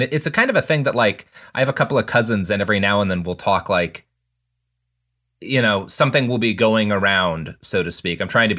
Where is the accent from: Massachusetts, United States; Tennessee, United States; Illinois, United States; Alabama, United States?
Massachusetts, United States; Boston; accent: Boston; Sounds a little bit like my Boston accent.